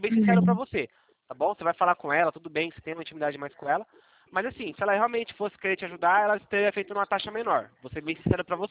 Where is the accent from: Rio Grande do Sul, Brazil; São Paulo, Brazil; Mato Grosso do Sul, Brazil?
São Paulo, Brazil; Eu sou de São Paulo.